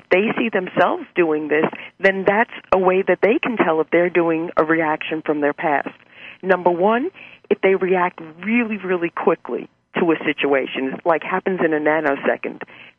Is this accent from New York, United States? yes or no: yes; New York, United States; I mean, I'm from New York, so look at what was just going on with Anthony Weiner.